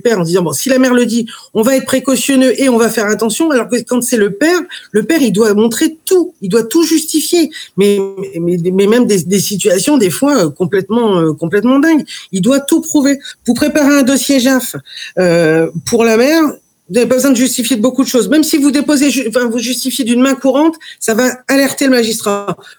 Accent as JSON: {"language": "French", "region": "Hauts-de-France", "country": "France", "said": "j'ai fait toutes mes études sur Amiens. Là-bas, je suis picarde."}